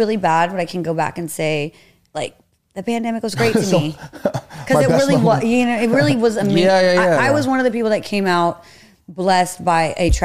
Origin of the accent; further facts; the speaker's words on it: Rancho Cucamonga, California, United States; also born or lived in San Bernardino / Fontana; now in Upland, United States; But yeah, I grew up in the Inland Empire. We lived in Rancho, born in San Bernardino, county baby.